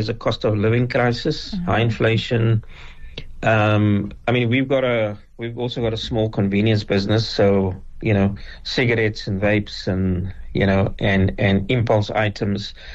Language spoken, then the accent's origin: English; South Africa; I think as South African businesses, sometimes we venture into foreign lands